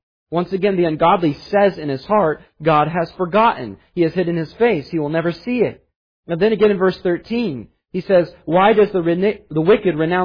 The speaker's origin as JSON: {"language": "English", "region": "Colorado", "country": "United States", "tie": "born or raised there", "said": "as a 9-year-old boy growing up in Colorado when the Columbine massacre occurred."}